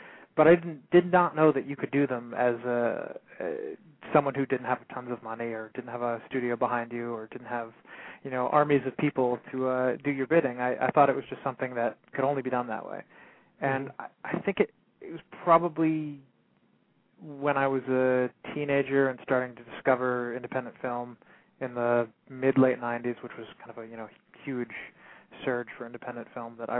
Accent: Greenville, Delaware, United States; I grew up in Greenville, Delaware, which is about as boring as it sounds.

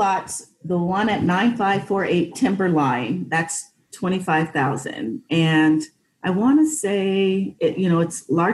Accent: Marin City, California, United States; also born or lived in Rohnert Park, California; I grew up in Northern California, originally from Marin City, California. My family moved into Rohnert Park in the 1970s.

